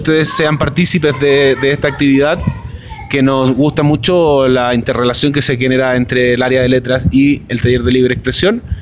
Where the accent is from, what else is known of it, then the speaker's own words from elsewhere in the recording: Iquique, Tarapacá, Chile; De Iquique, Chile.